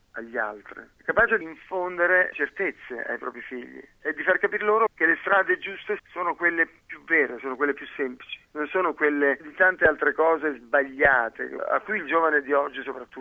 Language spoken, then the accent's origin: Italian; Basilicata, Italy; io sono lucano. Io sono lucano come identità. Io mi sento innanzitutto italiano, ma subito dopo io mi sento europeo.